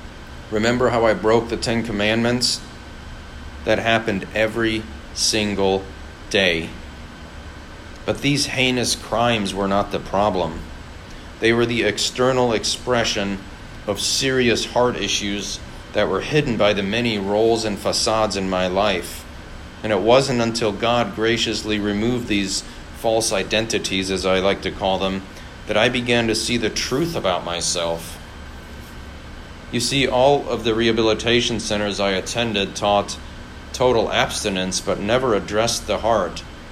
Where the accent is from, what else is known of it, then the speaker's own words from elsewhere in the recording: Munich, Bavaria, Germany; now in United States; I was born in Munich, Germany, and grew up in a traditional two-parent, two-child family. I moved to the United States in 1985 when my dad accepted a job opportunity here in the States, and we all moved.